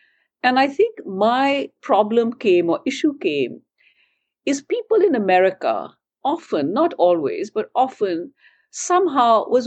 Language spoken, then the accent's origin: English; India; English is a second language; I was from India. I grew up, I did my undergraduate there. I speak, you know, Urdu and Hindi and Punjabi.